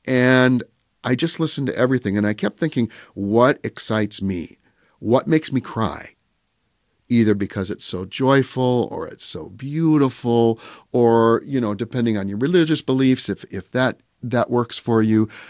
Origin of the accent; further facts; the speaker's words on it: Pecatonica, Illinois, United States; I grew up in Pecatonica playing the organ for a couple churches